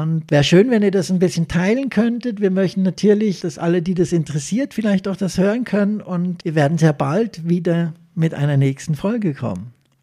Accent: Switzerland; das waren natürlich alles Sachen, die ich bei uns in der Schweiz oder auch in Deutschland so nicht hätte anwenden dürfen

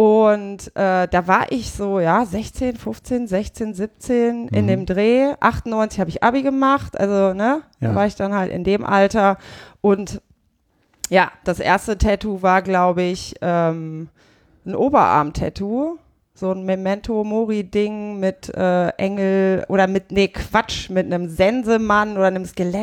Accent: Hanover, Lower Saxony, Germany; Aus Hannover.

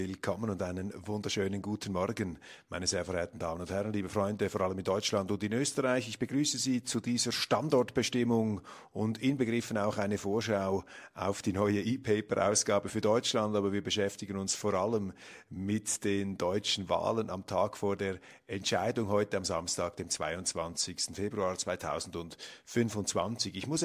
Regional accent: Switzerland; Das fällt einem als Schweizer vielleicht stärker auf als den Deutschen

